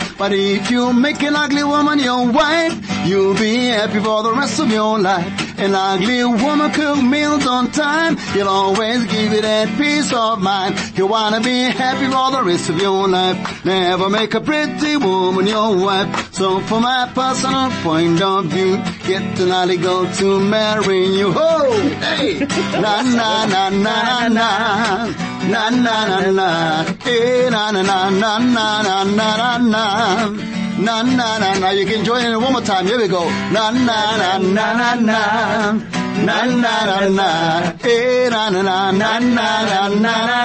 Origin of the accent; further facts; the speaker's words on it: Kimberley, Northern Cape, South Africa; born there; I'm 56 now. I started way back in the Northern Cape. I was born in the Northern Cape in a place called Kimberley, very quiet town, but lots of talented people.